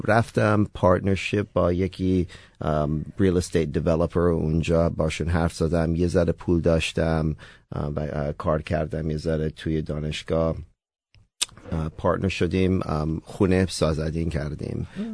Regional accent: Austin, Texas, United States; born there; I was born in Austin, Texas. And I lived, my parents separated when I was young, and I lived most of my life, you know, with my father. And so I got a wonderful opportunity to learn about our Iranian culture

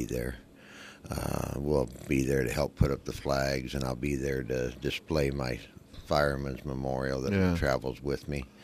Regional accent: Little York, Illinois, United States; Little York, Illinois. It's about 98 miles northwest of Peoria.

